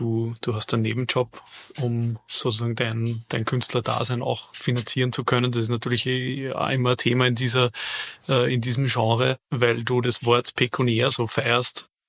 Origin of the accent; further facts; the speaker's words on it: Upper Austria, Austria; Ich bin Oberösterreicher.